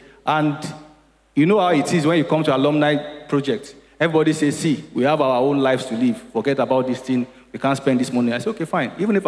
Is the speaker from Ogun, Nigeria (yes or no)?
yes; Ifo, Ogun, Nigeria; born there; No, so I was born in Ifo.